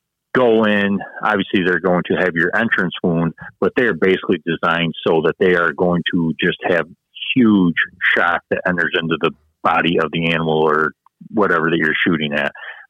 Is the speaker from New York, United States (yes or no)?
yes; New York, United States; We're from New York.